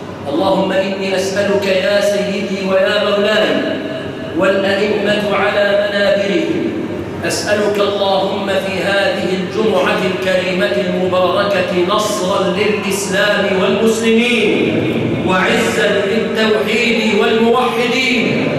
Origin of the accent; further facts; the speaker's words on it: Egypt; اللهم احفظ بلادنا مصر